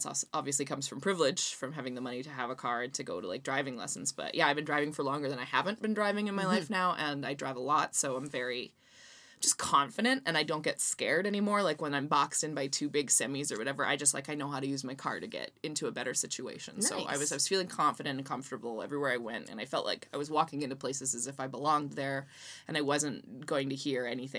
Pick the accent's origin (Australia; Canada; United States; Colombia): Canada; I was the special guest because I'm from Canada, and that was not Canada.